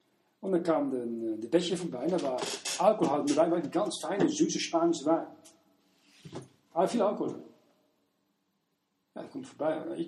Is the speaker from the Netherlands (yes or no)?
yes; Netherlands; Wenn ich nach als Niederländer muss ich mein Land vertreten